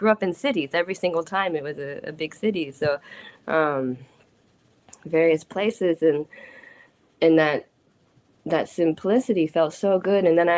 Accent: Japan; also born or lived in United States / Nepal; I grew up in Japan off and on for 7 years before going back to the States for university. And somewhere within growing up, I also lived in Nepal for a couple of years. And it's like, you know, formative years, 9 through 11 years old.

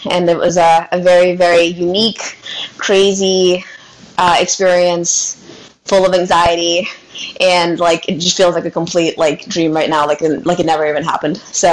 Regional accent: Worcester, Massachusetts, United States; And most of my friends, we grew up in Worcester, Massachusetts.

